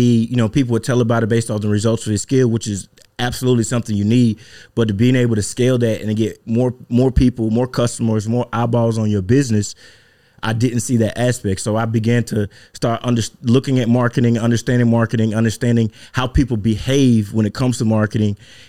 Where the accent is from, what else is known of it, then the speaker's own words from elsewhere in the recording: Mississippi, United States; First and foremost, man, I'm from Mississippi, brother. I got to put that out there. I'm from Mississippi. I'm a country brother.